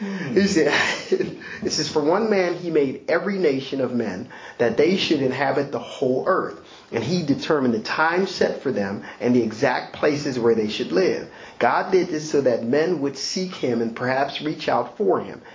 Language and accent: English; United States; born there; But I was born in America. I could have been born in Africa or born in Europe.